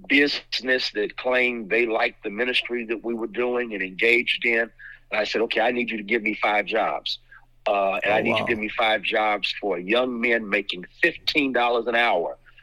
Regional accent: San Francisco, California, United States; growing up in San Francisco, every summer I had a job

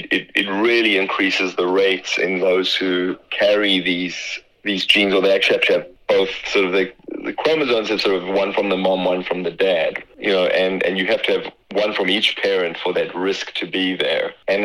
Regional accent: Johannesburg, Gauteng, South Africa; moved away as an adult; now in United States; That's correct, in Johannesburg.

